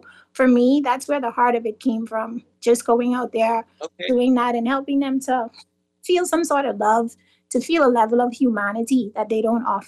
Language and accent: English; Grand Bahama, Bahamas; now in Nassau, Bahamas; I'm originally from Grand Bahama, and since relocating to Nassau